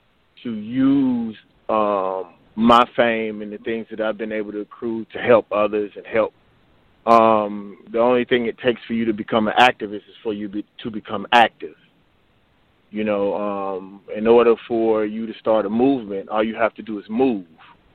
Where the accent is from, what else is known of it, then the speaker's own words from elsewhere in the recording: Mississippi, United States; I'm from Mississippi.